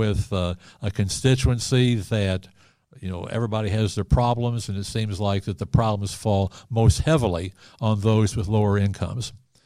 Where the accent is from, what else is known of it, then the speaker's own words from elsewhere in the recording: Missouri, United States; Kentucky was the first place I came outside of my home state, Missouri. I'm from Missouri.